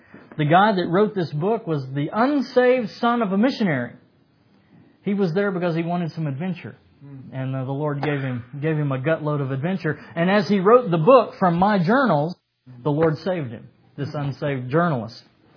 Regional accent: Corpus Christi, Texas, United States; But 3 months later, I was in my hometown, Corpus Christi, where I grew up, and I was telling my old good friend this story.

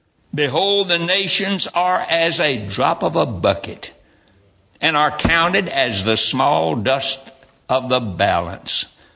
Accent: Roxboro, North Carolina, United States; born there; I was born in Roxburgh, North Carolina.

